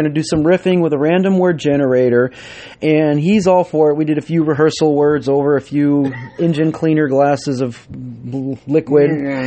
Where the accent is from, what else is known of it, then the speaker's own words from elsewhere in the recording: Portland, Oregon, United States; I lived on a farm in Washington County growing up in Southwest Portland.